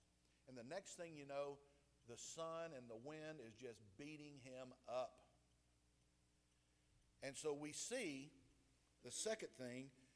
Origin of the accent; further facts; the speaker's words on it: Georgia, United States; I did when I was growing up in Southeast Georgia.